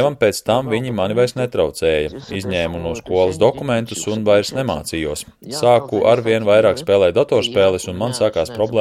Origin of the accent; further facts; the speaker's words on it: Ukraine; Es saku, nē, es esmu Ukrainis.